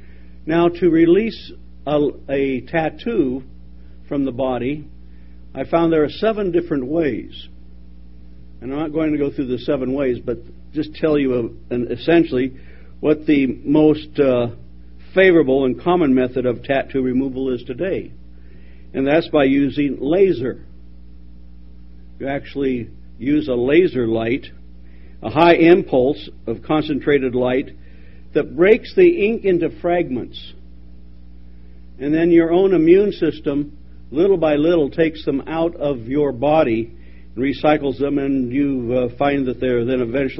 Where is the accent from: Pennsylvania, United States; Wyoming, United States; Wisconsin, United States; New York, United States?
Wyoming, United States; I'm from Wyoming. And the area where I grew up, Colorado, Wyoming, Nebraska, I've seen some unusual things.